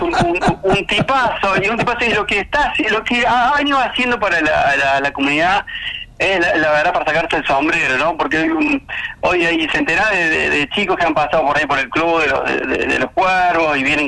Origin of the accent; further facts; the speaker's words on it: Córdoba, Argentina; born there; Yo soy hincha de Talleres de Córdoba, del barrio, porque soy nacido a pocas cuadras de la cancha.